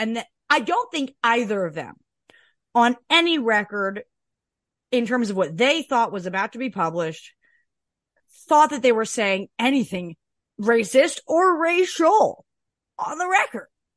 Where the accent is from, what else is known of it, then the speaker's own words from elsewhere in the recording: Canada; I'm a Canadian and like mean no harm